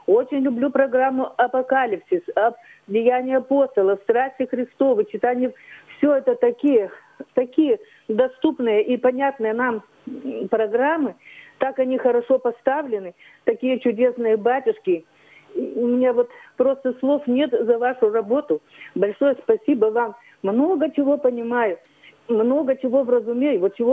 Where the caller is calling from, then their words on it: Nizhny Tagil, Sverdlovsk Oblast, Russia; я из Нижнего Тагила.